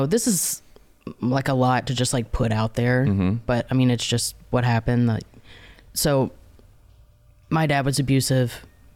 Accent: Cookeville, Tennessee, United States; Cookeville, Sparta, Tennessee.

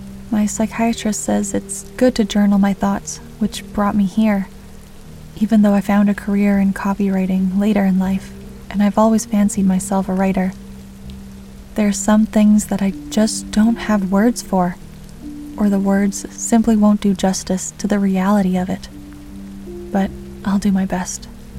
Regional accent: Texas, United States; I grew up in East Texas, rain country. Every bit as wet as West Texas is dry.

